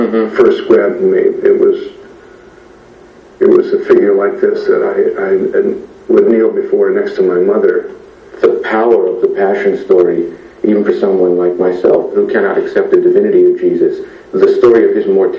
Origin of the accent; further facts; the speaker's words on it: United States; I'm an American Jew born in the 1950s.